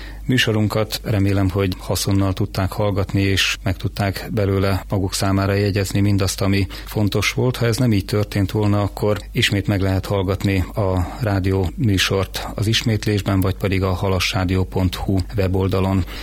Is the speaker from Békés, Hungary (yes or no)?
no; Bács-Kiskun, Hungary; Én is ezen a vidéken nőttem föl a kiskunság területén